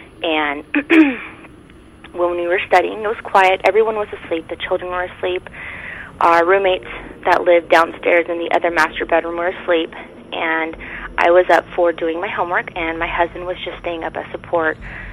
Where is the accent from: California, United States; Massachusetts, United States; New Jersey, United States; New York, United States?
California, United States; I'm originally from California, but I'm a dependent of a military member in the service, so I move around a lot.